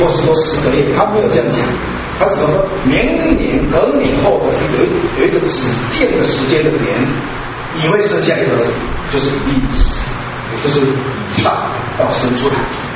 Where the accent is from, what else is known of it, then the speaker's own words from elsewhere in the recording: China; 为什么这些节气会很容易被我们中国人接受？